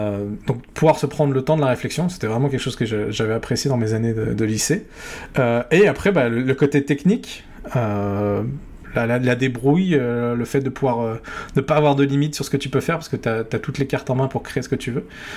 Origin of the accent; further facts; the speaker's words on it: La Rochelle, Nouvelle-Aquitaine, France; also born or lived in China / southern France; chez moi, en France, l'endroit où j'ai passé le plus de temps, c'est à La Rochelle, c'est du coin de La Rochelle. Mais j'ai vécu pas mal d'années en Chine aussi, quand j'étais petit. Et sinon, je suis né plus du côté du sud de la France.